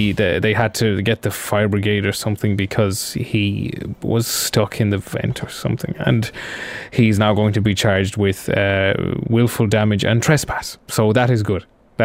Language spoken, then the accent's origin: English; Ireland; As Irish people, Australia has gotten a lot stricter on deporting people who get criminal records.